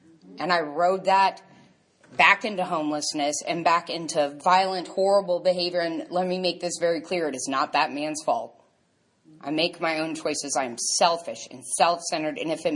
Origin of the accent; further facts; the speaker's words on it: New Orleans, Louisiana, United States; I'm from New Orleans, Louisiana. My home group is the DAA group of New Orleans.